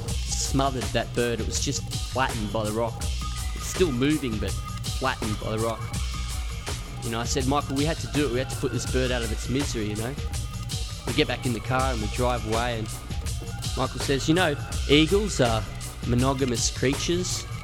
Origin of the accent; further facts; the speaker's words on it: Canberra, Australian Capital Territory, Australia; I grew up in Canberra. We grew up in Canberra, where the city of cars, the city designed for cars, you know.